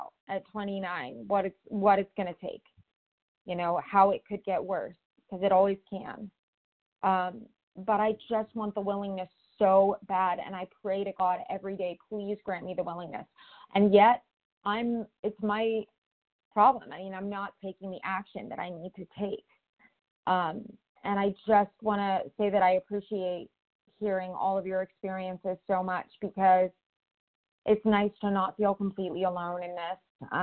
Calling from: California, United States; I'm calling from California.

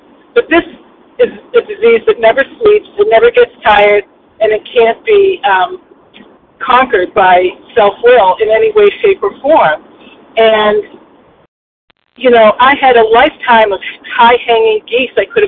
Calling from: Massachusetts, United States; recovered in Western Massachusetts.

